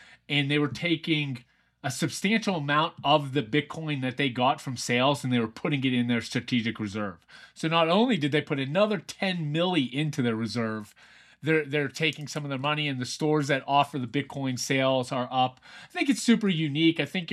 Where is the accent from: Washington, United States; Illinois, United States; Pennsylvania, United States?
Pennsylvania, United States; I grew up in Pennsylvania. They had them out there.